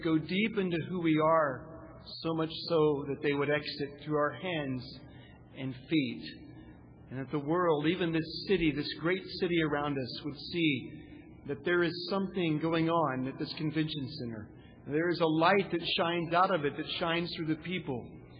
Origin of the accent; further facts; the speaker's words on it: Texas, United States; She said, it's hot. I said, I'm from Texas. That really didn't help me.